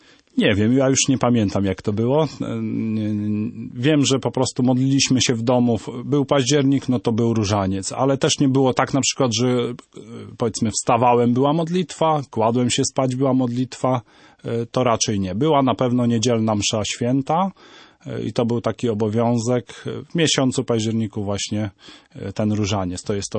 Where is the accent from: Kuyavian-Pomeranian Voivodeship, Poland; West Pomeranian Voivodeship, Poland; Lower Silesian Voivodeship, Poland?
Kuyavian-Pomeranian Voivodeship, Poland; Lubin; Pochodzę z takiej miejscowości Lubin, to jest gmina Kikuł, obecnie już miasto Kikuł.